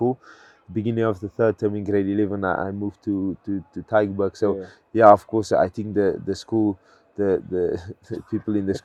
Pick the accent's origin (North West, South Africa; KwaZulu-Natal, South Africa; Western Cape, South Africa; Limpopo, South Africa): Western Cape, South Africa; Cape Town; I have really, really good memories, really fun memories of growing up in Cape Town